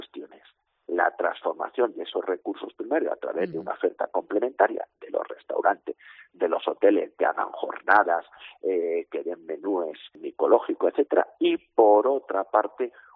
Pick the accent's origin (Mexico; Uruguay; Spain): Spain; Cantimpalos, Castile and León; Pero podemos hablar del botillo, de la morcilla o del chorizo de mi tierra, de Segovia, de Cantimparos.